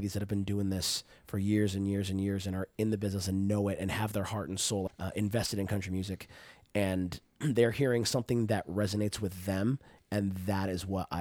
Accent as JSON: {"language": "English", "region": "Texas", "country": "United States", "tie": "born or raised there", "said": "And I growing up in Texas, there's a whole scene of music called the Red Dirt scene that is really kind of outside of Nashville."}